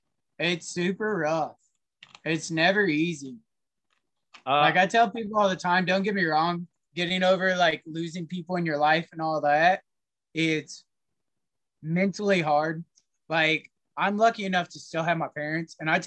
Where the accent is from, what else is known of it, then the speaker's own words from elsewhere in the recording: Columbia, Missouri, United States; So I grew up and I was raised in Columbia, Missouri.